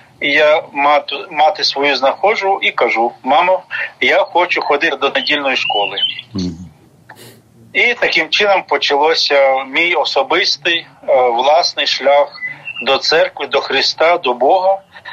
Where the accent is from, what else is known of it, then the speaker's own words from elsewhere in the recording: Crimea, Ukraine; Я народився і виріс в Криму. Там я був охрещений в Покровській церкві міста Джанкой. І жив від тієї церкви за 80 кілометрів.